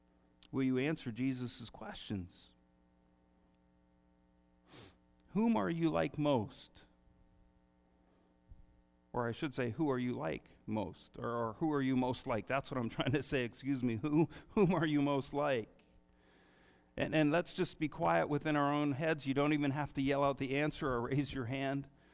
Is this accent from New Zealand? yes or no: no; United States; And I confess, as an American, I don't like that.